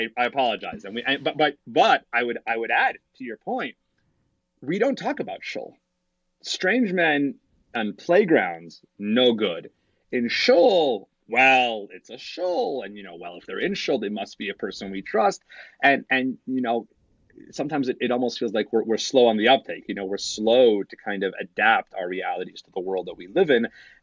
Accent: Salt Lake City, Utah, United States; When I was growing up, I grew up in Salt Lake City.

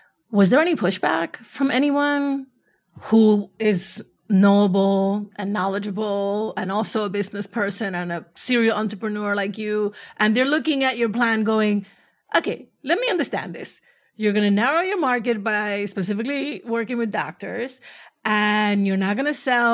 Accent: Bronx, New York, United States; My version of that, because I'm from the Bronx, is if you're not pissing somebody off, you're not working hard enough.

